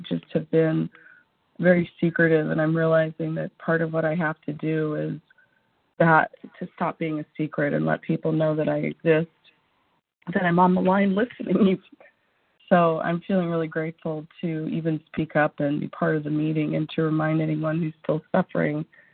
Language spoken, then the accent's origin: English; Washington, United States; Good morning. … from Washington.